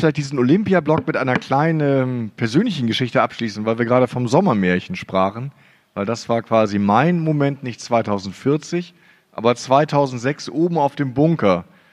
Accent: Hamburg, Germany; Aber ich bin auch Hamburger

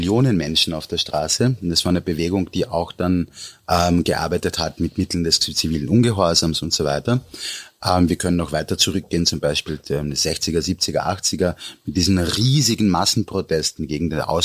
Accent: Vienna, Austria; es ist mir als Österreicher oftmals passiert in Japan

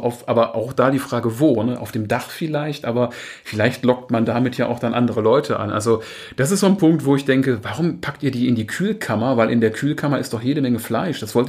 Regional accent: North Rhine-Westphalia, Germany; Also hier im Pott, wo ich herkomme, da hat man auch gesagt, Bier ist gesund

